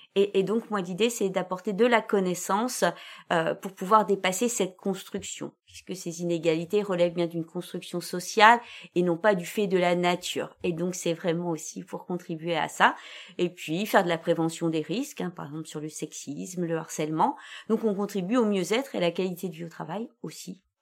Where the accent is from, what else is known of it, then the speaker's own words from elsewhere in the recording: Hauts-de-France, France; j'ai 59 ans, je suis originaire du Nord